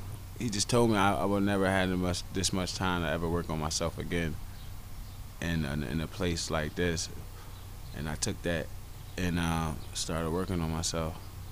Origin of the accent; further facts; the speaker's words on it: Philadelphia, Pennsylvania, United States; farm manager. I live not too far from here on 30th and Master. I grew up on Chadwick Street, not too far from here.